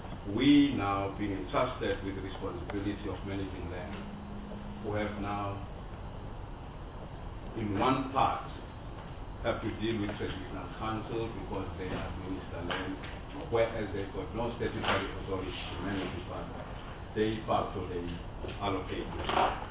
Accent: Newcastle, KwaZulu-Natal, South Africa; to Newcastle, which happens to be my hometown.

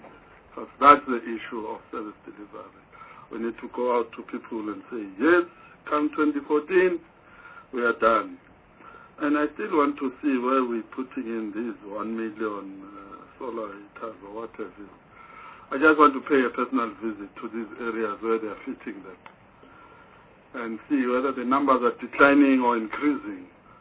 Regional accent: KwaZulu-Natal, South Africa; I come from Zulu Natal, King Andrew

